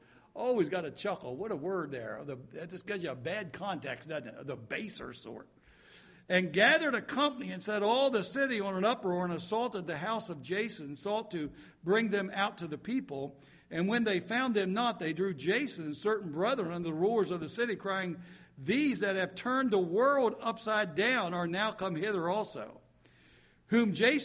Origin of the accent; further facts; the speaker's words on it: Boonesboro, United States; I came back to Boonesboro in 1985. Of course, I was born and raised in Boonesboro, but I'd been away for some 10 plus years